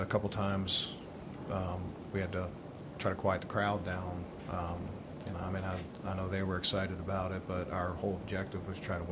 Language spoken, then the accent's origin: English; Baltimore, Maryland, United States; I grew up in Baltimore with Hall of Famers like Johnny Unitas and Raymond Berry